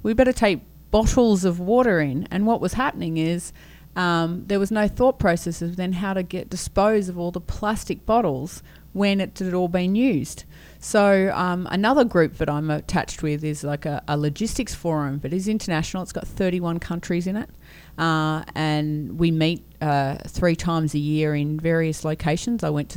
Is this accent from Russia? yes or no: no; Australia; being Australian, we quite regularly have a multicultural society